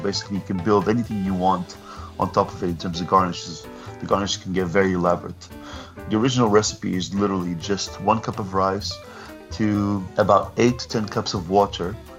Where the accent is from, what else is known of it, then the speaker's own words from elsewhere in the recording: Portugal; Because I grew up in Portugal, we use a lot of lemon.